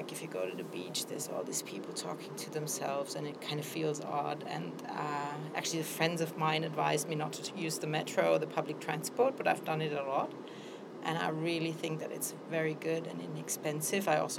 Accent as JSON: {"language": "English", "town": "Freiburg", "region": "Baden-Württemberg", "country": "Germany", "said": "I'm actually from Freiburg, Germany, and I came here more or less because these friends live here."}